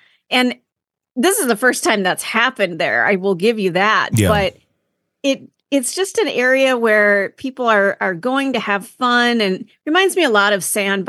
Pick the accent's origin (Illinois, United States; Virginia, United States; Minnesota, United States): Minnesota, United States; now in Wisconsin, United States; And I'm from Minnesota.